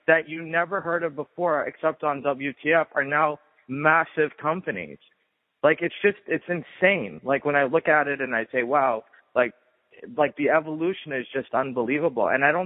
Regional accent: Boston, Massachusetts, United States; I realized, wow, Conan's also from Boston, like me.

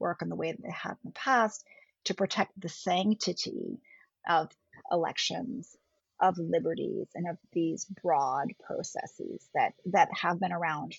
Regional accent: India; born there; first language German; English is a second language; So I'm actually by birth, I'm half Indian, half German. I was born in India, and then, you know, spent, my first language is German

